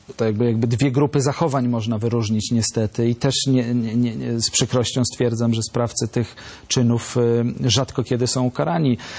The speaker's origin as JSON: {"language": "Polish", "town": "Szczecin", "region": "West Pomeranian Voivodeship", "country": "Poland", "said": "Także w Szczecinie, skąd pochodzę, była taka sytuacja."}